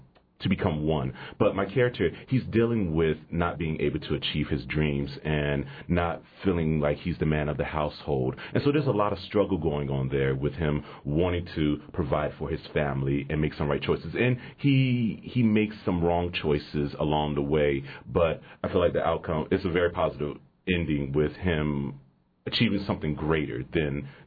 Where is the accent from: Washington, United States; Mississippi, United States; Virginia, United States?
Virginia, United States; Portsmouth; Well, as I stated before, I'm from Portsmouth, Virginia. I studied theater at Norfolk State University.